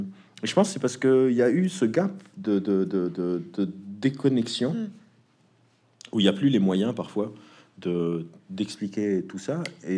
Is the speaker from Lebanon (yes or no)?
yes; Lebanon; moved away; J'ai grandi au Liban, je suis venu du Liban en 2005.